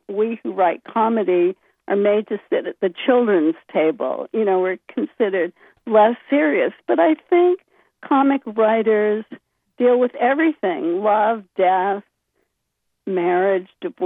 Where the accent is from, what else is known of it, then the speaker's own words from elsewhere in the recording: Bangor, Maine, United States; I loved growing up in Maine, and I loved Bangor, and I loved knowing all these people walking downtown.